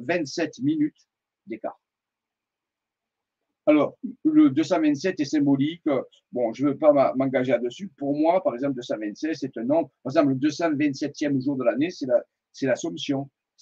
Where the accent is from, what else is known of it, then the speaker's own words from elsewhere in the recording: Marseille, Provence-Alpes-Côte d'Azur, France; Bon, nous, vous savez que je suis de Marseille, hein